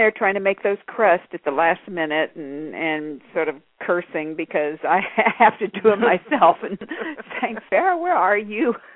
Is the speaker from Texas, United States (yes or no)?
yes; Texas, United States; Well, we were both from we are both from Texas, and we both came out here about the same time.